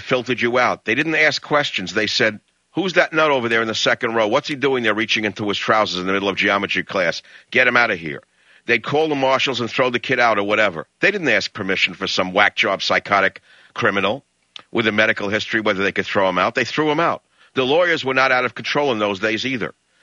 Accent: Queens, New York, United States; I grew up in Queens, New York, and I grew up in a time when we had a rifle team in the basement of Jamaica High School, and I was on it.

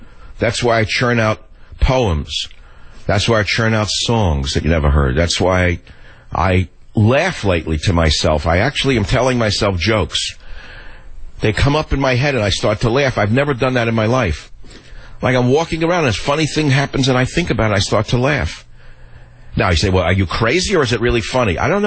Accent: San Francisco, California, United States; Martin on KSVO in my hometown of San Francisco.

